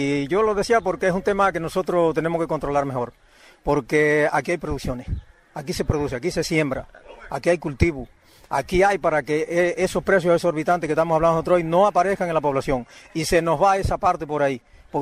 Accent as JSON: {"language": "Spanish", "country": "Cuba", "tie": "born there", "said": "Yo nací en la Sierra Maestra. Te bajamos de allá en plena guerra, el año 58, principio del 59, nos estábamos viviendo ya para la zona de Cauto Cristo."}